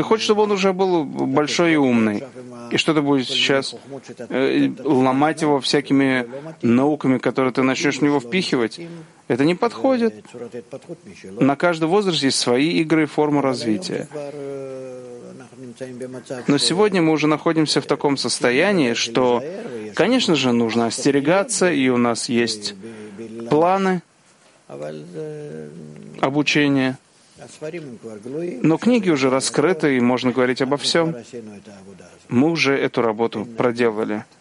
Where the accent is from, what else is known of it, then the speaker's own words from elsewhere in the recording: Vitebsk, Vitebsk Region, Belarus; я еще жил в своем городе, где я родился, в Витебске